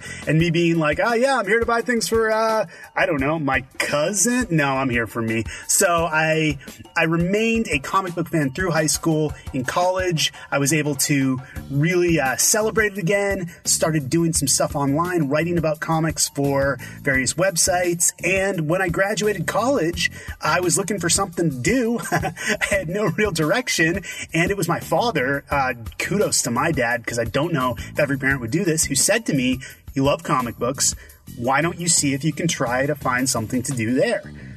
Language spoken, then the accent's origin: English; Boston, Massachusetts, United States; I don't truly remember when I first got into comics, but growing up in Boston, Massachusetts, I do know that around age 6, I put together a homemade Flash costume